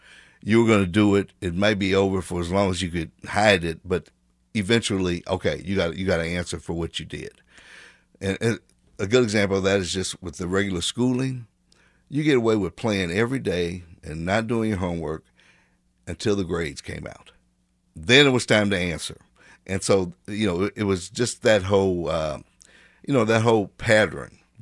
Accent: Kansas City, Missouri, United States; Originally, youngest memories, so to speak, were in growing up in Wayne Minor. At that time, it was called Wayne Minor Projects, or T.B. Watkins.

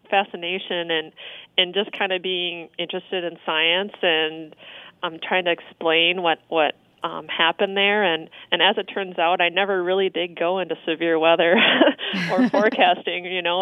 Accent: Minnesota, United States; But yeah, I grew up in the Twin Cities area, and when I was about 9 years old, there was a tornado that came very close to our home

